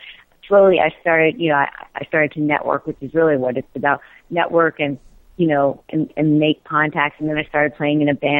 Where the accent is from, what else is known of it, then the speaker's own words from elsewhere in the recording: New York, United States; I grew up in New York, and I get cold when it gets to be like 75, you know.